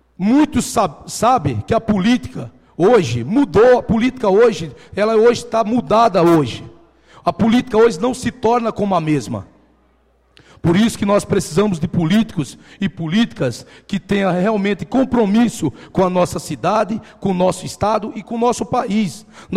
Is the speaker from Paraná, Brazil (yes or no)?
no; Paraíba, Brazil; moved away; nós viemos da Paraíba, não tenho vergonha de falar isso. Nós viemos da Paraíba sem nada